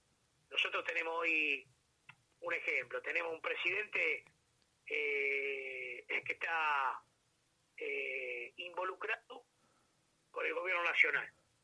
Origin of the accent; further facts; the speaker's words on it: Buenos Aires, Argentina; más allá de que uno es hincha San Lorenzo, yo soy muy amante de Buenos Aires, muy porteño